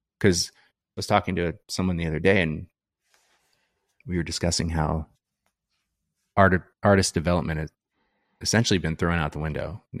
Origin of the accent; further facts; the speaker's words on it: Phoenix, Arizona, United States; I grew up in Phoenix, so playing shows in Phoenix